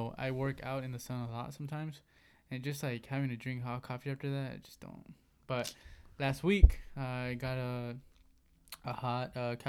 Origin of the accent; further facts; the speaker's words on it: Mexico; Like you know, we come from Mexico, you know, and it's crazy that could have very easily been us.